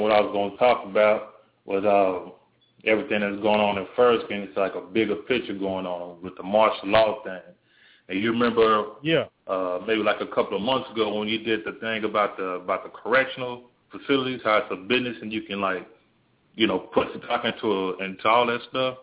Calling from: Austin, Texas, United States; I'm calling from Austin, Texas.

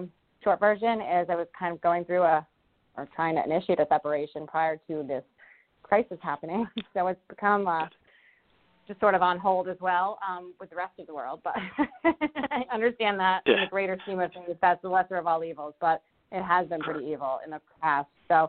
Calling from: Rhode Island, United States; I'm calling from Rhode Island.

